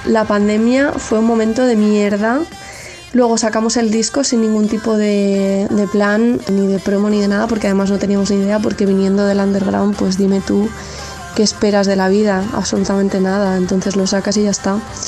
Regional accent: Toledo, Castilla-La Mancha, Spain; Tomás y yo somos de Toledo.

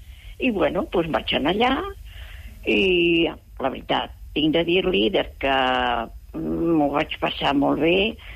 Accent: Barcelona, Catalonia, Spain; now in Premià de Mar, Spain; a Barcelona, jo soc de Barcelona. El que passa que visc ara a Premià, però jo soc de Barcelona i tota la vida fins al 94, després de les Olimpiades, ja vaig venir aquí a Premià.

